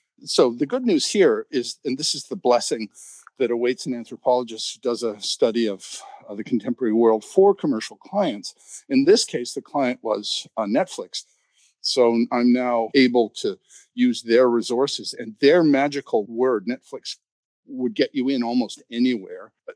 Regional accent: Canada; You think, gee, as a Canadian, I know

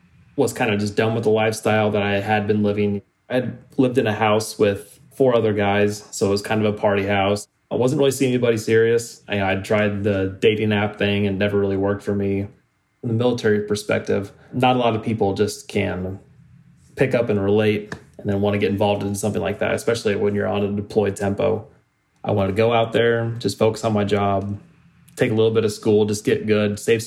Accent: Elkhorn, Iowa, United States; now in Tennessee, United States; I'm from Elkhorn, Iowa. I'm 29 years old. I'm currently in the military, the Air National Guard here in Tennessee.

